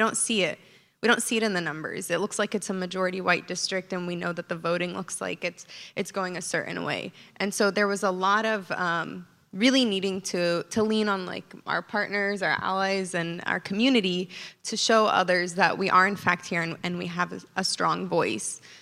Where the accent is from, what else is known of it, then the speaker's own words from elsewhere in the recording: San Diego, California, United States; And I'm also from San Diego.